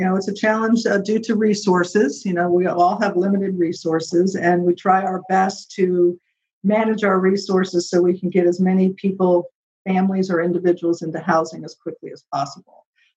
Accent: Bradenton, Florida, United States; also born or lived in Gainesville; now in St. Petersburg, United States; Well, I am almost a Florida native. My family moved here when I was a child, and I grew up in Bradenton. Then I went to the University of Florida and lived in Gainesville, Florida for 32 years.

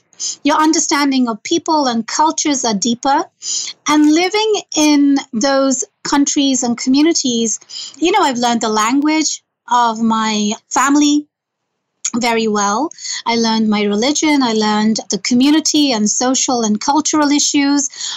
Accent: London, United Kingdom; also born or lived in Bangladesh; now in United States; I grew up in London, I grew up in Bangladesh.

